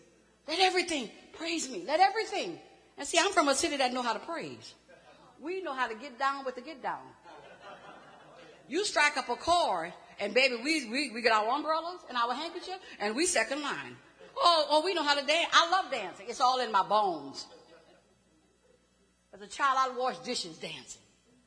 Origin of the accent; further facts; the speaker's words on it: New Orleans, Louisiana, United States; Born and raised in New Orleans all my life, after Hurricane Katrina